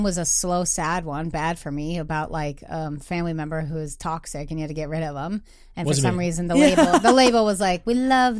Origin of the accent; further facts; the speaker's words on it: Nantucket, Massachusetts, United States; We're from Nantucket. Yeah. And you like don't lock doors or cars. Yeah. Right? Like you can. That was the best part